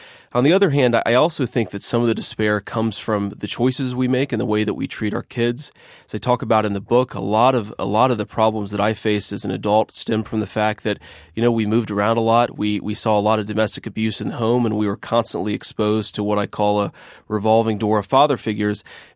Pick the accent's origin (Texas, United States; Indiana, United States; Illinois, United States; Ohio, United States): Ohio, United States; Middletown; also born or lived in Eastern Kentucky; And so I grew up mostly in the Rust Belt town of Middletown, Ohio. And, you know, but I spent a lot of time in Eastern Kentucky because I grew up with my grandparents